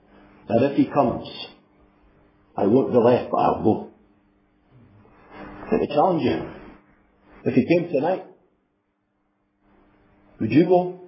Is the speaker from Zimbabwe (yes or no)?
no; Scotland, United Kingdom; the days that I grew up in Fife. I remember growing up in a home where the word of God was treasured